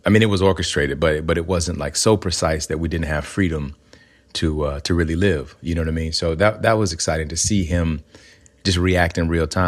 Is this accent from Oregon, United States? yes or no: no; Alabama, United States; So growing up in Alabama, I grew up in a place where we didn't really have a lot of access to arts